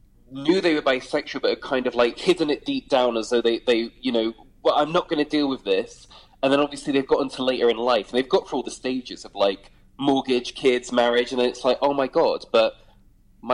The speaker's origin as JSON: {"language": "English", "region": "Midlands", "country": "United Kingdom", "tie": "born or raised there", "moved": "as an adult", "said": "at 19, I moved to London because I grew up in the Midlands."}